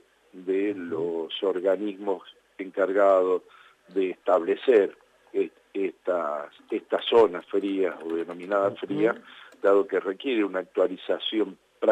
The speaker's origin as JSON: {"language": "Spanish", "region": "Córdoba", "country": "Argentina", "said": "en el caso mío, como diputado cordobés"}